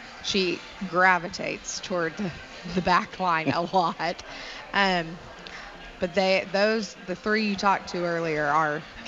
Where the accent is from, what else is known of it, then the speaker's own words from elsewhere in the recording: Woodward, Oklahoma, United States; This is my seventh year at Woodward. I'm from Woodward. Graduated 2005